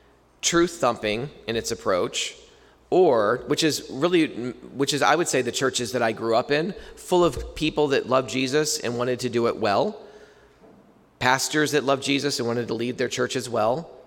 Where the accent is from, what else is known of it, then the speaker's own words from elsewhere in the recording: Whitney Point, New York, United States; I grew up in the Whitney Point area, outside of Whitney Point, so not too far from here